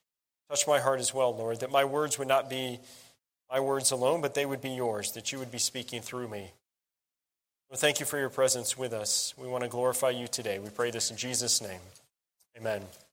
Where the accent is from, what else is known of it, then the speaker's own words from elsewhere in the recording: Cleveland, Ohio, United States; We're from Cleveland. Go Tribe.